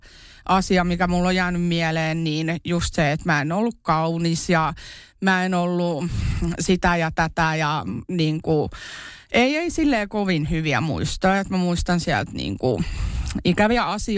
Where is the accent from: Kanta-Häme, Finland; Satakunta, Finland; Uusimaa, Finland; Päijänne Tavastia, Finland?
Uusimaa, Finland; Kerava; also born or lived in Iisalmi; mähän olen syntynyt Iisalmessa ja sitten mä olin noin puolivuotias, kun me muutettiin Keravalle